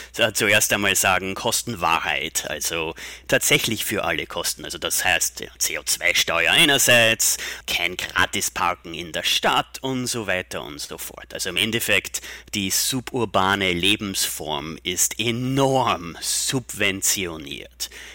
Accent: Amstetten, Lower Austria, Austria; Ich bin selbst in einem Einfamilienhaus aufgewachsen in Amstetten, Niederösterreich.

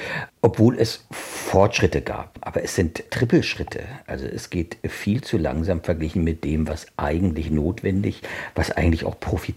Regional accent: East Germany, Germany; Ich komme aus Ostdeutschland, da ist in den letzten 30, 35 Jahren seit der Wende das ganze Leben, also alles hat sich verändert.

